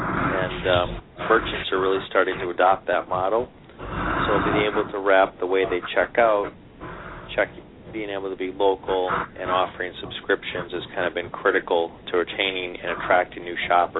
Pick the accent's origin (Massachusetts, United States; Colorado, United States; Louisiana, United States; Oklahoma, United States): Massachusetts, United States; Sure. Well, I'm from the Boston area, and I've spent the last 25 years in payments